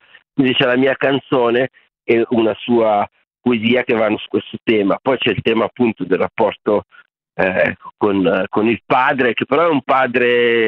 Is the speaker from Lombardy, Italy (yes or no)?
yes; Milan, Lombardy, Italy; nel mio caso da milanese